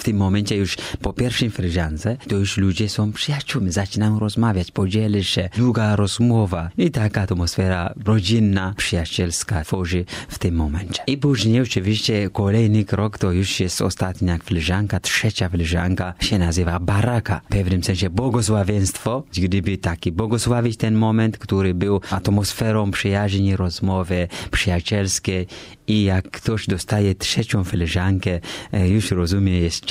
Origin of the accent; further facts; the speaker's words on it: Mikora, South Ethiopia, Ethiopia; born there; Polish is a second language; Ja pochodzę z Etiopii. Urodzony jestem w małej miejscowości Mikora w diecezji Hosana, południowej Etiopii.